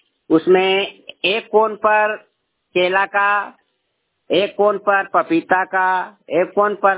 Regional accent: Domawar, Bihar, India; घर डोमावर है, पंचायत मसौरा है, प्रखंड नारदेगंज, जिला नवादा के रहने वाला हूँ।

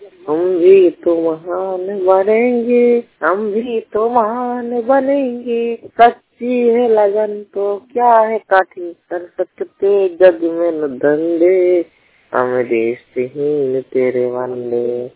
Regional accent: Sarpur Amhawa, Madhya Pradesh, India; मैं ग्राम सारपुर अमहावा तहसील त्योंथार थाना सुहागी जिला रीवा मध्य प्रदेश के मूल निवासी हूँ।

